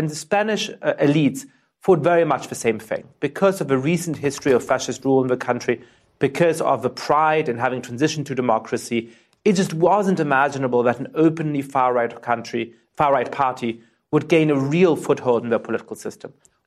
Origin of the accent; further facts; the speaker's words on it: Germany; I grew up in Germany